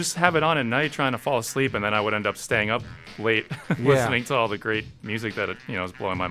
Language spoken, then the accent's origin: English; Jersey City, New Jersey, United States; Yeah. Yeah, just in Jersey City here. I was walking by on my way to high school, and that was kind of the beginning of getting sucked in, yeah.